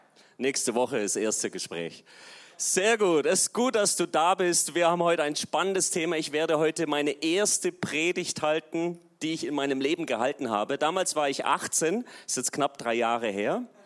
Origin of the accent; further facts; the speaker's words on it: Stuttgart, Baden-Württemberg, Germany; Ja, ich komme aus Deutschland. Stuttgart ist meine Heimat.